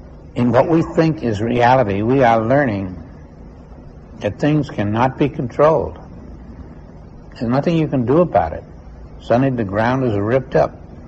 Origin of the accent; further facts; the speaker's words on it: Kauai, Hawaii, United States; And then in my hometown, in Kauai, the same thing.